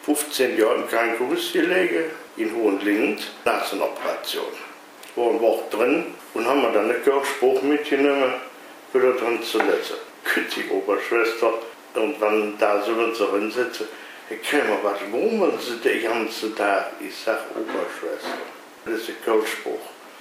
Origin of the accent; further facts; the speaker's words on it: North Rhine-Westphalia, Germany; Ja, ich bin ja aus dem Bergischen Land.